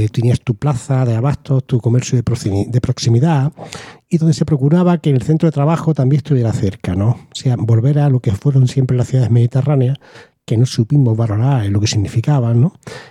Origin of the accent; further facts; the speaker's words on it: Huétor Vega, Andalusia, Spain; con una buena conexión de autobuses que yo tenía en mi pueblo, concretamente Huétor Vega